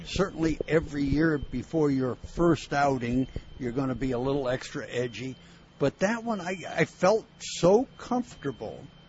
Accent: Hialeah, Florida, United States; it was really cool to come home, to get, for me, to pitch the first game for the Marlins growing up in Hialeah, you know, and Joe Robbie Stadium was 10 miles from my high school, so it was really special.

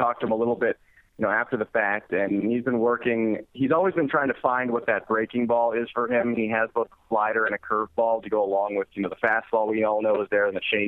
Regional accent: Los Angeles, California, United States; I'm actually from Los Angeles

